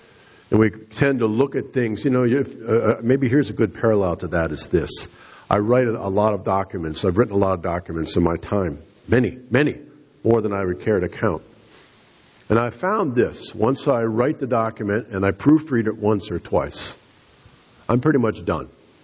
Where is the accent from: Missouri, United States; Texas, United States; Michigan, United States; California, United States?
Missouri, United States; I'm from Missouri, right? You show me the goods, I'll believe it.